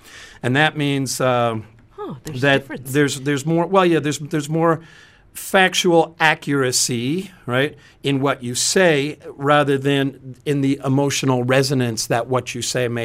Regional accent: United States; you being Malaysian, me being American, we're having intercultural communication.

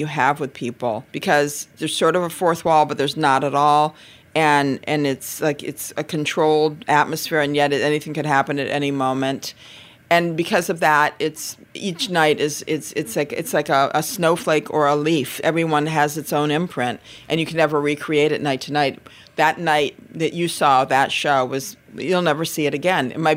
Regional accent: Flint, Michigan, United States; moved away; growing up in Flint, Michigan in the 60s until we moved to Arizona

